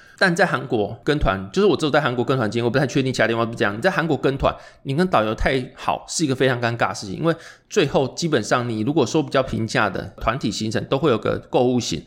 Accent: Taiwan; 当然说可能是因为我是台湾的口味

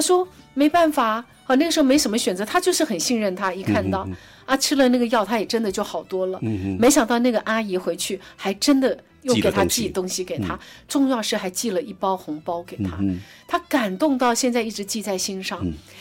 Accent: Taiwan; 他一听到我是台湾来的

